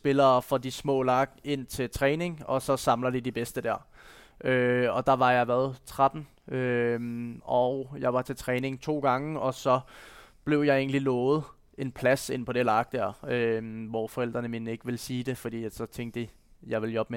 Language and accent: Danish; Copenhagen, Capital Region of Denmark, Denmark; Ja, da er jeg fra København.